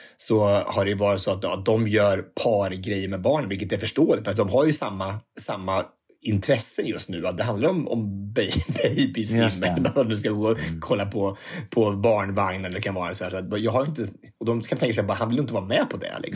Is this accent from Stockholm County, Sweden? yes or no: no; Örebro, Örebro County, Sweden; vi hade lilla julafton här hemma i Örebro i den 22